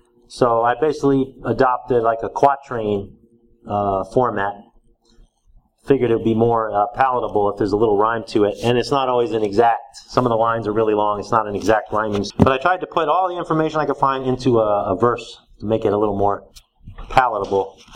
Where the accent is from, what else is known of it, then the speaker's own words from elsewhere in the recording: New York, United States; I grew up in New York